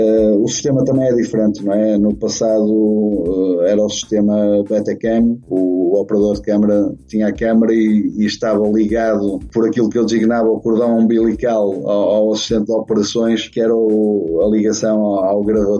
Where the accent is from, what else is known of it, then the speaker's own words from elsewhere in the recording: Vila Nova de Gaia, Porto, Portugal; nasci na freguesia de Miragaia, no concelho do Porto, na cidade do Porto. Portanto, eu nasci no Porto, entretanto os meus pais viviam em Vila Nova de Gaia e portanto eu sempre vivi aqui em Vila Nova de Gaia, na freguesia de Mafamude.